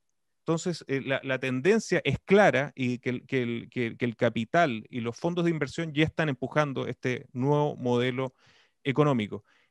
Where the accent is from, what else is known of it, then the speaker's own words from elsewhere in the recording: Chile; Tenemos que verlo como latinoamericanos, como chilenos